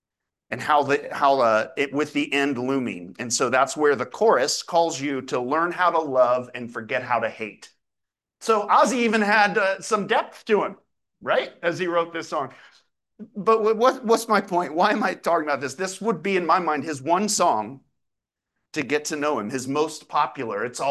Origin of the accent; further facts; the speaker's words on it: Ohio, United States; but I was from Ohio. And so heavy metal was like the rage.